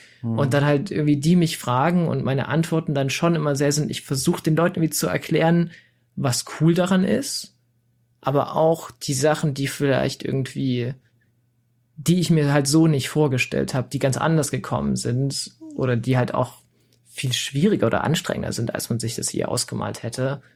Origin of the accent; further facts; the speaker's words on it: Saxony, Germany; Leipzig war jetzt auch nicht so unfassbar weit weg von mir zu Hause, also ich komme halt aus Sachsen